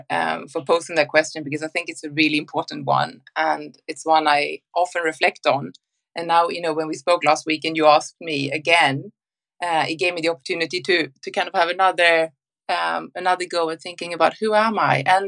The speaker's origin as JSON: {"language": "English", "town": "Stockholm", "region": "Stockholm County", "country": "Sweden", "tie": "born or raised there", "said": "I'm born in Stockholm, born and raised in Stockholm, Sweden, and spent 20 years abroad, living in 7 countries, having had 5 careers. And I've just recently come home."}